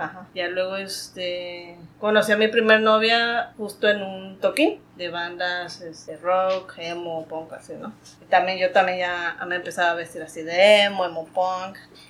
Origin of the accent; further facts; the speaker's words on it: Veracruz, Mexico; born there; 34 años, soy Aries, el mejor signo, nací en Veracruz.